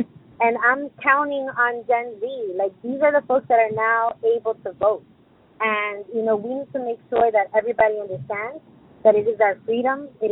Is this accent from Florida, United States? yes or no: yes; Hialeah, Florida, United States; I was born and raised in Hialeah, a very Hispanic community in Miami-Dade.